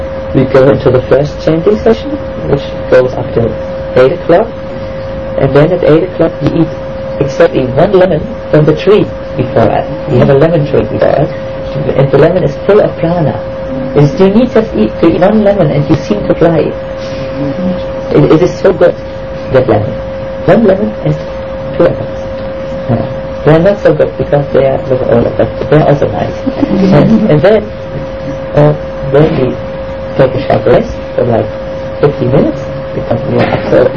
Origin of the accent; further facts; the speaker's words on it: Germany; English is a second language; Then we come from Germany, we are very disciplined people, if we need to.